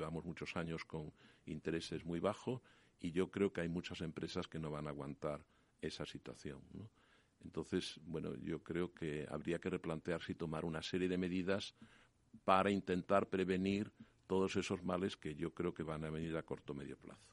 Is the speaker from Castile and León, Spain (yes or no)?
no; Galicia, Spain; Entonces yo, que soy gallego, a veces digo, a según.